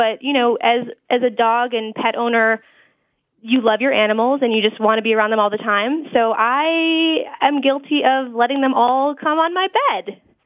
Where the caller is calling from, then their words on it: New York, United States; I'm calling live from New York.